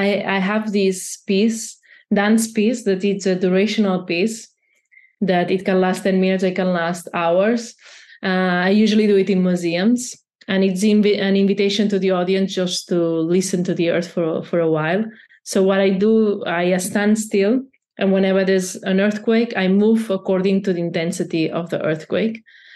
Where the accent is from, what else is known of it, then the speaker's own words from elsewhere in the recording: Barcelona, Catalonia, Spain; English is a second language; I'm from Barcelona